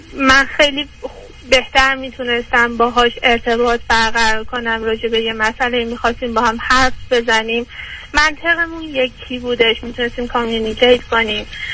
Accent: Iran; moved away as an adult; now in United States; من 4 سال هستش که از ایران اومدم آمریکا

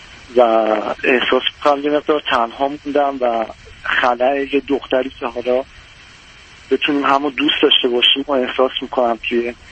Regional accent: Iran; moved away as an adult; الان در حال حاضر خارج از ایران هستم و مشغول انجام فوق لیسانس هستم. حدود 2 سال هم هست که از ایران خارج شدم.

